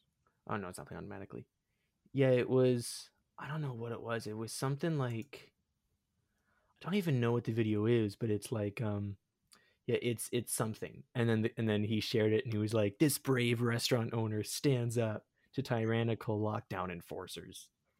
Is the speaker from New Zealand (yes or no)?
no; Sarnia, Ontario, Canada; they made a point of going through Sarnia, my hometown. I assume because it's a border city.